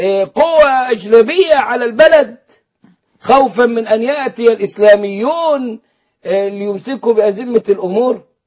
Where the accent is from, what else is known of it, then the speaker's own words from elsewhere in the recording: Egypt; فنحن نتعامل مع النصارى في مصر على أنهم جيران وأنهم مسالمون، ونحن أبناء البلد الأصليين بالمناسبة، نحن أبناء البلد، أجدادنا أسلموا ونحن أحفادهم